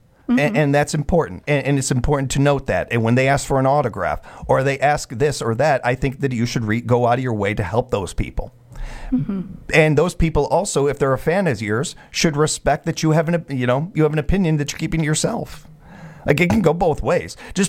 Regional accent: United States; I can do that because I have had practice doing it being an American.

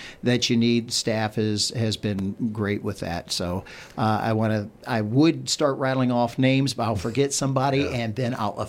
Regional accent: Hancock, United States; I'm not really new to the community. I live over in Washera County. Okay. So I'm from Hancock.

